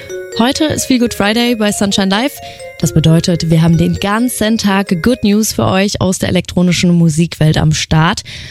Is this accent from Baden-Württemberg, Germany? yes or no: yes; Baden-Baden, Baden-Württemberg, Germany; Ich komme aus Baden-Baden und da war irgendwie immer tote Hose für junge Leute und Jugendliche.